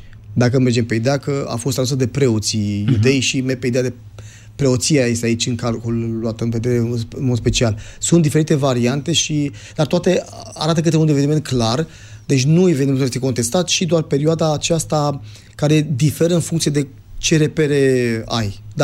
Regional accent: Romania; Și noi suntem românii, sunt plecați mulți români în afara țării și nu toți au făcut cinste României acolo unde au mers.

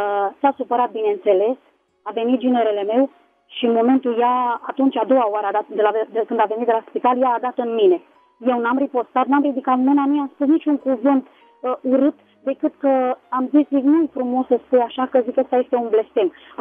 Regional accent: Bucharest, Romania; sunt din București. Eu sunt creștină de un an de zile. Încă nu sunt botezată

